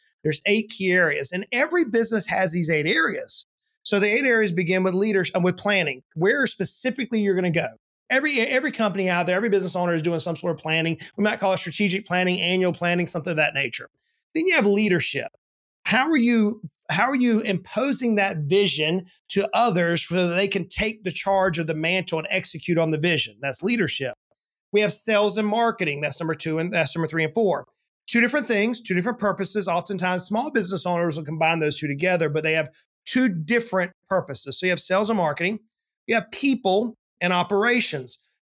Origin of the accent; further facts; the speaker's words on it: Georgia, United States; Yeah, Scott, I grew up in the South, man. I'm a country boy at heart. That's who I am, and I can remember, you know, in the South Georgia heat, we would go to the playground